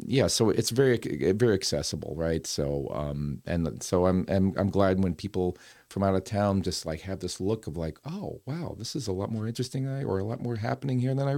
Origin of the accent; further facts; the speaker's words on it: Lowell, Massachusetts, United States; I'm from Lowell. People watch the earlier broadcast, my story. I was born and raised here, so I have a lot of love for Lowell.